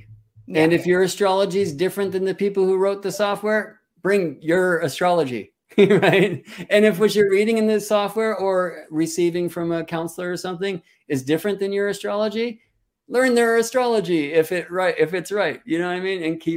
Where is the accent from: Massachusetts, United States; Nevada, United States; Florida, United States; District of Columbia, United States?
Massachusetts, United States; Boston; born there; I was born in Boston, and it does feel like home to me.